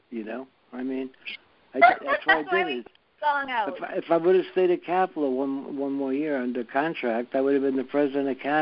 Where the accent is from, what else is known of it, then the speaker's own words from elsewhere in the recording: New York, United States; because I grew up in New York.